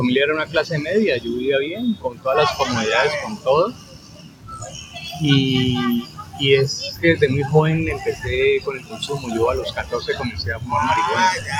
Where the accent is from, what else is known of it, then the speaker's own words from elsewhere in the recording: Cali, Valle del Cauca, Colombia; De aquí de Cali.